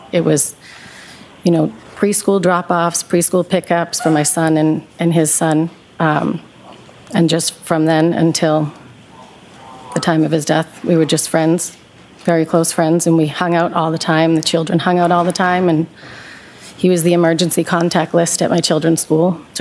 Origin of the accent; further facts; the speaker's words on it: Boston, Massachusetts, United States; now in Canton, United States; I was raised in the Boston area, North Shore, South Shore. I went to high school in Braintree, and I moved to Canton about 12 years ago.